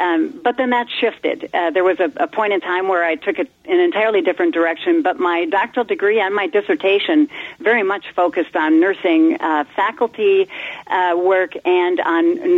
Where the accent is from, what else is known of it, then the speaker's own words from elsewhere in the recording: Devils Lake, North Dakota, United States; It started in my hometown in Devil's Lake. When I was in high school, I worked as a nurse's aide at our local hospital.